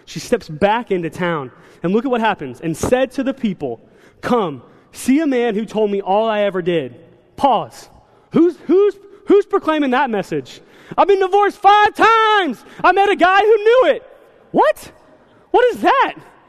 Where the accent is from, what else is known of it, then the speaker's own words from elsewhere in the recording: the South, United States; honestly, guys, I'm from the South. We like college football more than pro football because it is more godly, okay?